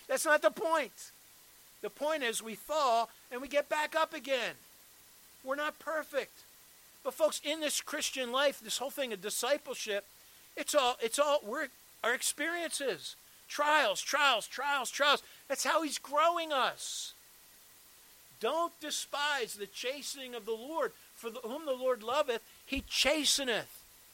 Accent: Drexel Hill, Pennsylvania, United States; born there; I was born in Drexel Hill before we moved out to Westchester. We went to St. Andrew's Church in Drexel Hill

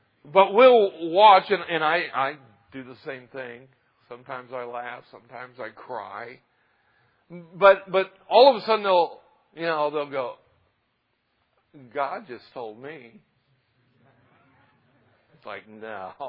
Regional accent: Tulsa, Oklahoma, United States; And, you know, I'm from Tulsa, Oklahoma.

